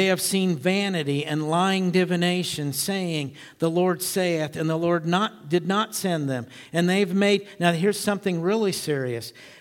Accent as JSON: {"language": "English", "town": "Thorntown", "region": "Indiana", "country": "United States", "tie": "born or raised there", "said": "And Gary lived in my hometown in Thorntown."}